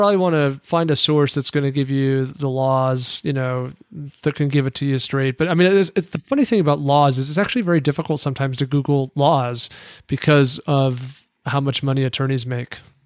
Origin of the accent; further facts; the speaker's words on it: Wyoming, United States; Whereas like my home state of Wyoming, there's zero regulation.